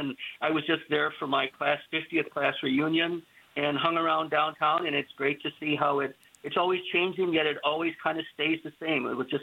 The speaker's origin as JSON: {"language": "English", "town": "Greendale", "region": "Wisconsin", "country": "United States", "tie": "born or raised there", "lives_now": "Stevens Point, United States", "said": "So I grew up in Greendale. My parents moved there in the late 1950s."}